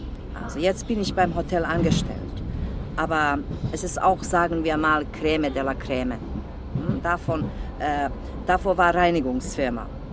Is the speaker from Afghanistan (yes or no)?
no; Bosnia & Herzegovina; German is a second language; moved away as an adult; now in Frankfurt, Germany